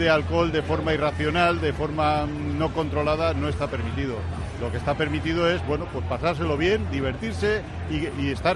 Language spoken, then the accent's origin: Spanish; Alicante, Valencian Community, Spain; que lo pasemos muy bien como alicantinos